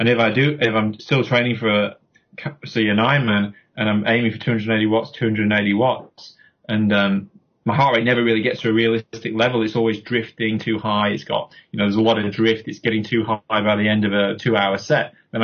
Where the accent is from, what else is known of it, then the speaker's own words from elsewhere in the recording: Yorkshire and the Humber, United Kingdom; I'm from Yorkshire in England, and the riding around there is pretty spectacular when the weather's good.